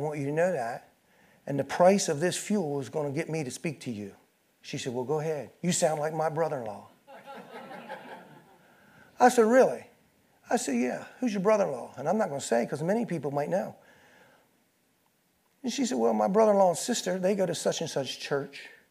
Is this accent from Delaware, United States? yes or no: yes; Georgetown, Delaware, United States; And I said, well, I'm from Georgetown, born and raised.